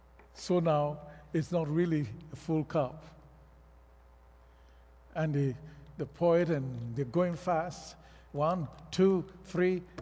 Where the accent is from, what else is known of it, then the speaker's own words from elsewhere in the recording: Nigeria; Growing up in Nigeria, you go to the market, and let's say you are going to buy a cup or some rice.